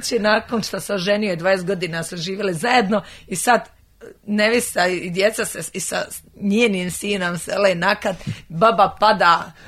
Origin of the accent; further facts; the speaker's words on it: Bosnia & Herzegovina; Ma ja znam da sam Bosanka, ja se osjećam kao Bosanka.